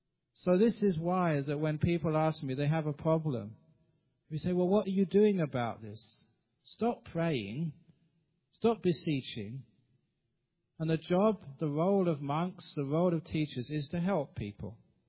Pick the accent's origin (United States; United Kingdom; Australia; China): Australia; Now, I come from Australia and come over here.